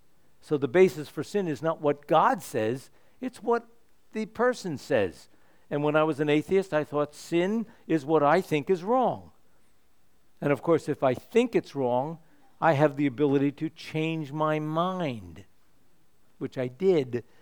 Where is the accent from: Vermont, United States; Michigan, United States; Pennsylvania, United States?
Pennsylvania, United States; Reading; former assistant to the mayor of my hometown in Reading, Pennsylvania, a city about two-thirds of the size of Lafayette, decent-sized city.